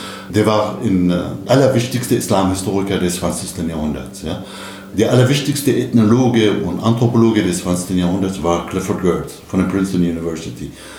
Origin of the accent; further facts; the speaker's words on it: Damascus, Damascus Governorate, Syria; Ich bin Araber, in Damaskus aufgewachsen.